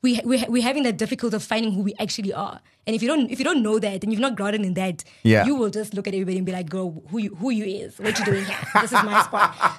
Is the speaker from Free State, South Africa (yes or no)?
yes; Bloemfontein, Free State, South Africa; I'm from Bloemfontein, the Free State.